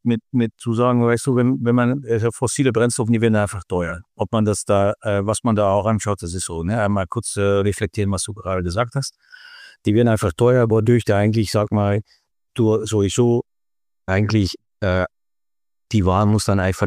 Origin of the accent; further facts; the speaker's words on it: Netherlands; German is a second language; now in Germany; dass ich als Holländer hier weiß, was da in Deutschland läuft